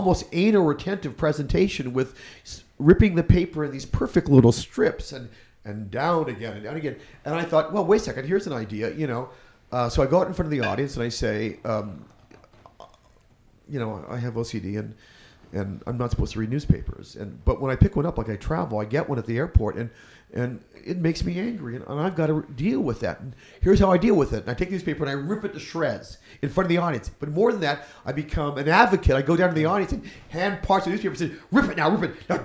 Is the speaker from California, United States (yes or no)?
yes; California, United States; but I came from Orange County, so I grew up in a conservative family